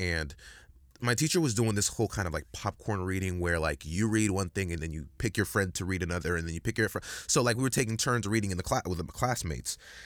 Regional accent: Dallas, Texas, United States; No, I'm from Dallas, Texas. That's kind of where I'm from.

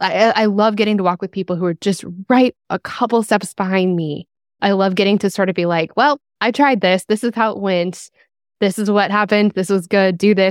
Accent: Denver, Colorado, United States; now in Nashville, United States; I'm from Colorado, grew up, born and raised in Denver, and my family and my best friends still live there. Mm-hmm. I live in Nashville now.

